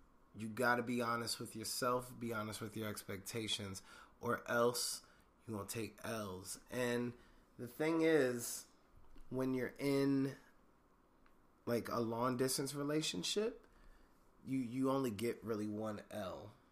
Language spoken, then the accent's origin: English; Maryland, United States; I'm from Montgomery County, which counts in the DMV.